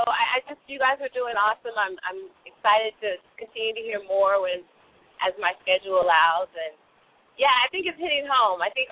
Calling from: California, United States; I'm in Northern California.

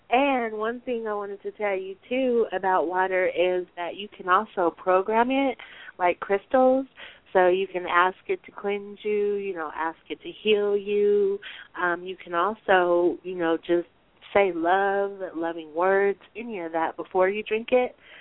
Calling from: Colorado, United States; I'm calling from Colorado, where we're actually being plummeted by water, yes.

